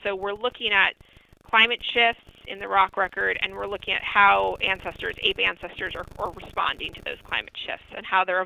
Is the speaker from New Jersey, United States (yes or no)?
yes; New Jersey, United States; I don't think I'd actually ever been to Tennessee before, and I grew up in New Jersey, so that's pretty sad.